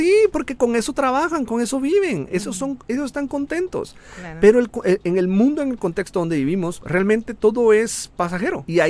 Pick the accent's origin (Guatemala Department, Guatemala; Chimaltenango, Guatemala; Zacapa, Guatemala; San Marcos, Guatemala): Guatemala Department, Guatemala; Guatemala City; moved away as an adult; nosotros nos mudamos de Ciudad de Guatemala, para los que no saben. Nosotros venimos de Guatemala, yo soy de Guatemala, y nos venimos hace aproximadamente 6 meses.